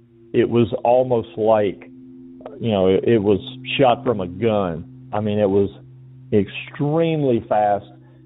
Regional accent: Georgia, United States; I'm originally from Georgia, and I was stationed at Kadena Air Force Base in Okinawa, Japan from 2000 to 2003.

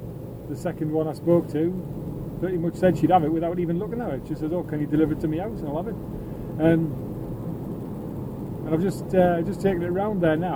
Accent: England, United Kingdom; it doesn't really matter how I feel because I'm English.

